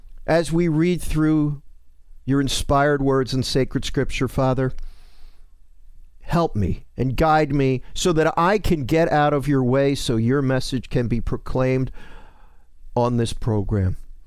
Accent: Philadelphia, Pennsylvania, United States; It's such an honor growing up in Philadelphia. It's so cool that my hometown Archdiocese is now carrying the program.

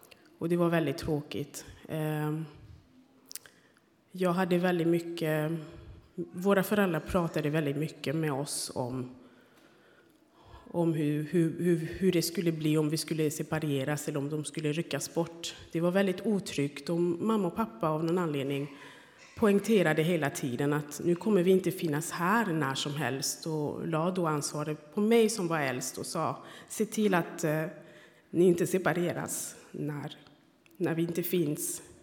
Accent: Burundi; now in Sweden; jag kom från Burundi. Och jag kom som flykting för att det råder krig i mitt land. Det började ungefär när jag var 7-8 år.

